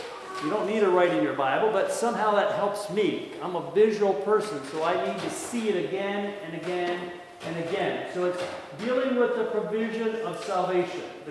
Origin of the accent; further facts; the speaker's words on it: Pennsylvania, United States; Alma and I grew up in Pennsylvania.